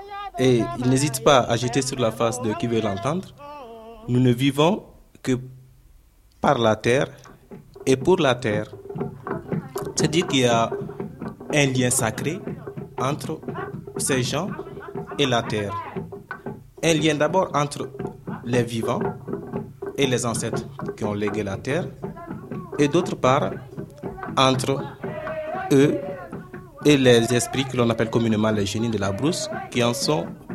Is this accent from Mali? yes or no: yes; Mali; Eh bien, moi, je suis malien